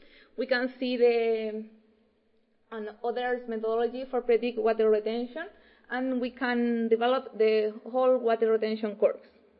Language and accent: English; Chile; English is a second language; I am a PhD student. I am from Chile.